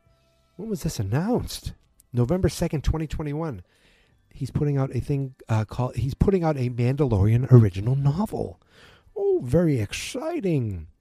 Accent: Massachusetts, United States; accent: Boston; I told you I am a slow reader, with my Boston accent, I am a slow reader.

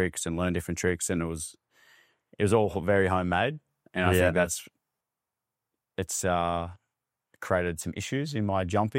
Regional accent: Gosford, New South Wales, Australia; Because I'm from the Central Coast of New South Wales.

